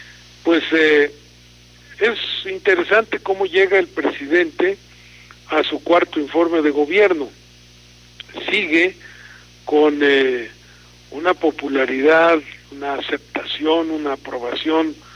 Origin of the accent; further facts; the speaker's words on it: Mexico; porque hay que estar pendientes como mexicanos.